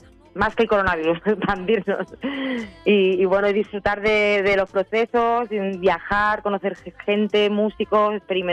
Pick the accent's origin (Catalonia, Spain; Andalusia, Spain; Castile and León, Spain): Catalonia, Spain; Santa Coloma de Gramenet; que yo soy de Santa Coloma